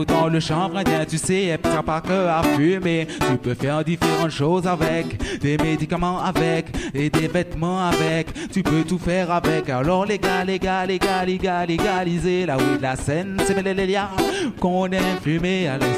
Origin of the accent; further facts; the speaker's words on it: Guadeloupe; now in France; Je viens de Guada, oui, j'ai grandi là-bas. Et depuis que je suis en France, mais je ne regrette pas.